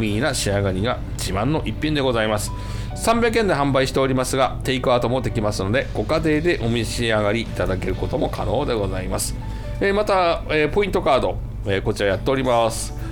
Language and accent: Japanese; Aomori, Japan; うちの田舎でも弱いよ、うんね、あ、まあ、今はもう